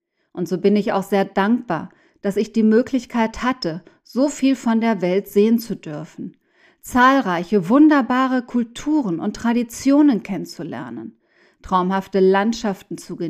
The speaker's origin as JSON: {"language": "German", "country": "Mexico", "moved": "as an adult", "lives_now": "Germany", "said": "die Freiheit und Sicherheit, die ich in einem Land wie Deutschland genießen kann und die in meinen letzten Jahren in meiner Heimat Mexiko nicht mehr gegeben waren."}